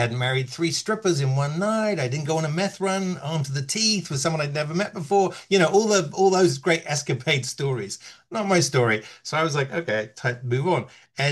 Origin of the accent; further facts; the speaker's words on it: London, United Kingdom; moved away as an adult; now in Los Angeles, United States; So as you can tell, I grew up in London and moved to Los Angeles when I was 30